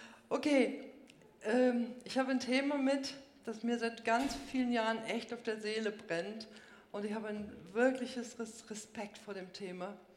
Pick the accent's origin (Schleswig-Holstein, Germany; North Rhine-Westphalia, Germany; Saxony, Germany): North Rhine-Westphalia, Germany; Also ich komme ja aus Ostwestfalen